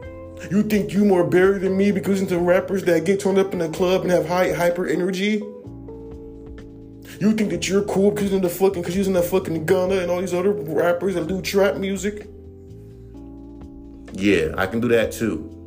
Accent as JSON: {"language": "English", "region": "West Coast", "country": "United States", "said": "I could do that because I'm from the West Coast, and I hear that sound all the time."}